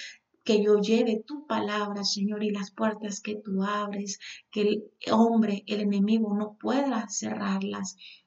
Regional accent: Nicaragua; me ha abierto puertas en mi país, en Nicaragua

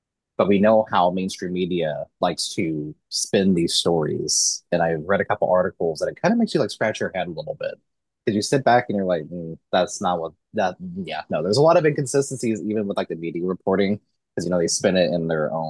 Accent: Missouri, United States; now in Kansas, United States; And I grew up in Missouri. But I live in Kansas now, so I'm just one state over from you all.

